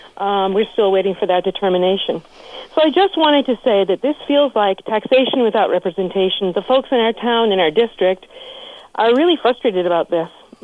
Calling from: Calais, Vermont, United States; I'm calling from Callis.

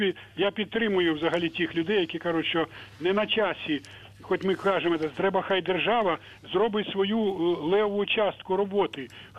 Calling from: Kyiv, Ukraine; з Києва турбує.

